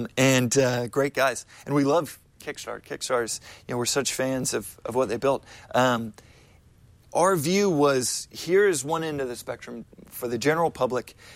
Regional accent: Texas, United States; You know, born and bred in Texas, you have a lot of pride for your

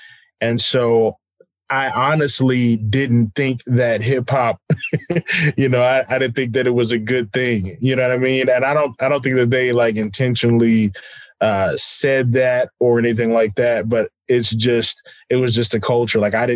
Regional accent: Texas, United States; So long story short, man, I am the son of a military family. And so I grew up on Kelly Air Force Base.

